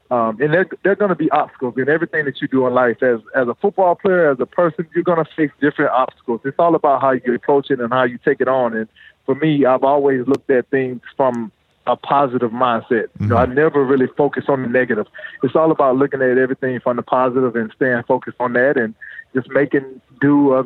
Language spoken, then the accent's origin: English; Shellman, Georgia, United States; growing up in Shelman, Georgia, and, you know, watching the struggles of so many people there